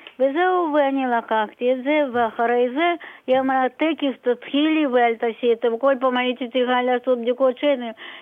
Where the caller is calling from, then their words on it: Ramat Gan, Tel Aviv District, Israel; אני מרמת גן.